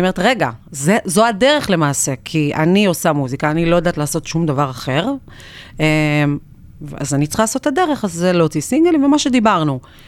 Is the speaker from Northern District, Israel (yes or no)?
yes; Nir Yafe, Northern District, Israel; אני בת 35. גדלתי במושב קטן בצפון שנקרא ניר יפה, ככה ליד צומת מגידו כזה.